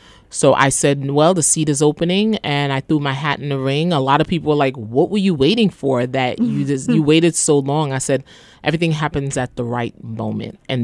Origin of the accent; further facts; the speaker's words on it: Brooklyn, New York, United States; Well, I live in a district. I grew up in a district. I grew up in Ditmas Park. I went to PS 139. Middle school was Ditmas.